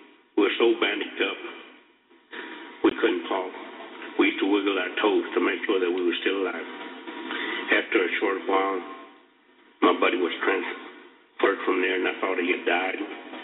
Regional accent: United States; I'm proud of being American, and even prouder.

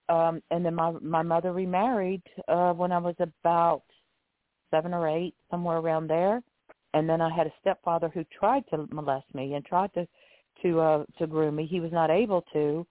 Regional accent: Augusta, Georgia, United States; now in Pompano Beach, United States; Well, just to tell you a little bit about myself, you know, I grew up in Augusta, Georgia.

